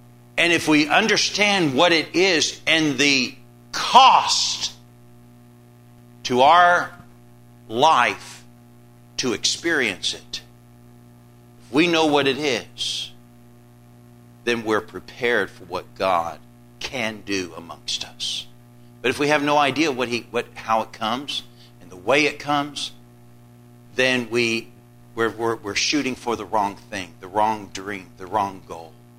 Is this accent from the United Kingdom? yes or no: yes; England, United Kingdom; Growing up in England as a child